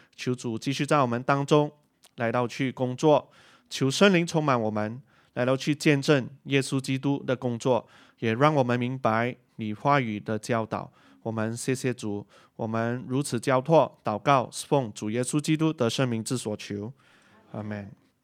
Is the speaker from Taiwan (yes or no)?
no; Malaysia; now in Cardiff, United Kingdom; 我从马来西亚来，然后我是在2019年的九月服侍到现在，那么就有一年多的时间了。